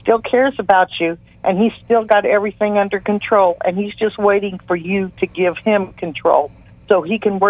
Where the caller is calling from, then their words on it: St. Louis, Missouri, United States; St. Louis, Missouri.